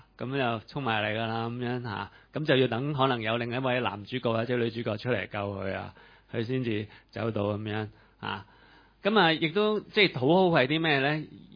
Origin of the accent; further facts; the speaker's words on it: Hong Kong; 咁我哋香港人实识啦系嘛